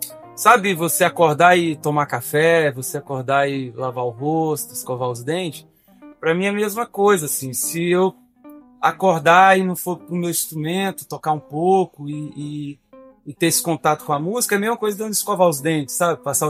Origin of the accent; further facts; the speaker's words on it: Ceilândia, Federal District, Brazil; E eu vim morar aqui, eu sou músico que fui criado em Ceilândia, né? E hoje em dia eu moro aqui num lugar chamado Tororó. E aqui a minha casa fica a 2 quilômetros de uma cachoeira.